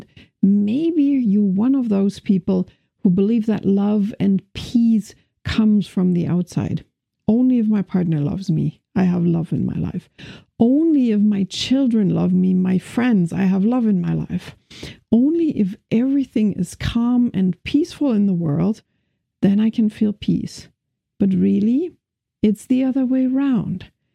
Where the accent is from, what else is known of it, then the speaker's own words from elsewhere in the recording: Germany; first language German; English is a second language; I'm from Germany, he's from Canada. My English is okay, but he doesn't speak any German.